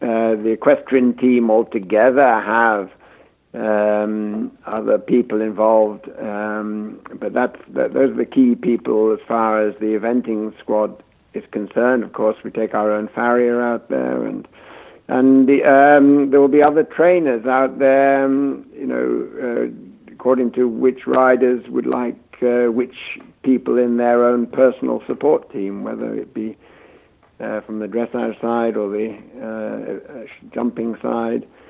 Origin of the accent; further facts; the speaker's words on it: United Kingdom; especially as a Brit